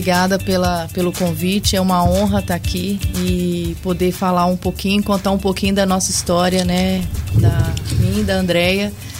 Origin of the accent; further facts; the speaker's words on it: Belo Horizonte, Minas Gerais, Brazil; also born or lived in Governador Valadares / Indaiatuba; Eu sou de Governador Valadares, mas fui criada em Belo Horizonte. E morávamos no interior de São Paulo, em Indaiatuba.